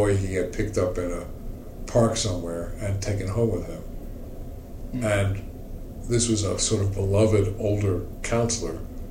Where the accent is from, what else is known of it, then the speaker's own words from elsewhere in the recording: Manhattan, New York, United States; She's from Brooklyn, I was from Manhattan.